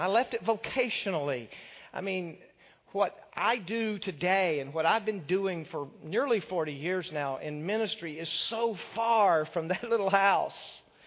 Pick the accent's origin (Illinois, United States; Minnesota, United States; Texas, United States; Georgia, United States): Texas, United States; I was born from West Texas dirt. Okay, it's where I came from, you know, dirt road and a 10-roof house.